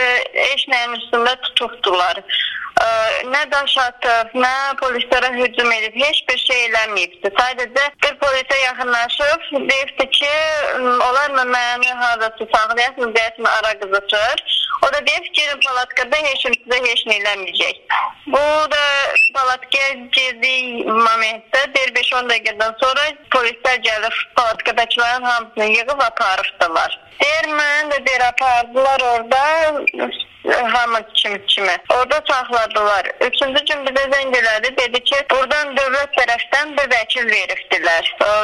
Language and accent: Azerbaijani; Moscow, Russia; moved away; Belə yaxşıdır, düzdür, Moskvada böyümüşük, Moskvada oxumuşuq. Amma 8 ildir ki, burada yaşayırıq.